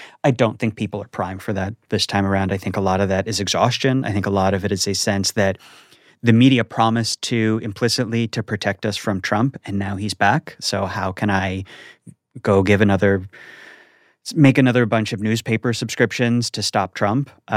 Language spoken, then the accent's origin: English; Scottsdale, Arizona, United States; In Scottsdale, yeah.